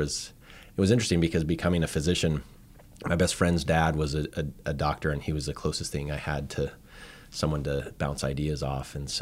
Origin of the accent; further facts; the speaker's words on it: Utah, United States; But I grew up near Salt Lake City, a suburb outside of there. I was the oldest of five kids